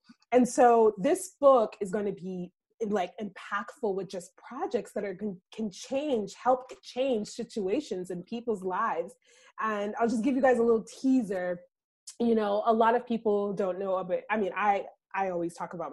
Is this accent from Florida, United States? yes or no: yes; Florida, United States; also born or lived in Trinidad / Spain / New York / Connecticut; I grew up in Florida, and then I've lived all over the world. I've lived in Trinidad, I've lived in Spain, I've lived in New York, Connecticut, Los Angeles, I've lived in Georgia, I've lived almost everywhere.